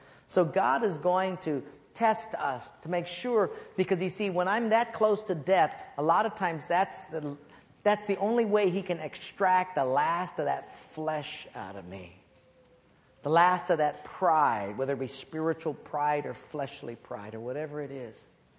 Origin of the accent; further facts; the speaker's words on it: Palolo Valley, Hawaii, United States; I was raised in Palolo Valley, and at an early age, we had a kind of a messy divorce.